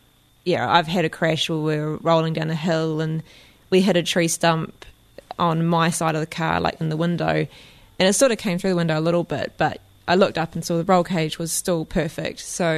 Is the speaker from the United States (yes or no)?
no; Timaru, Canterbury, New Zealand; Originally, because I'm from Timaru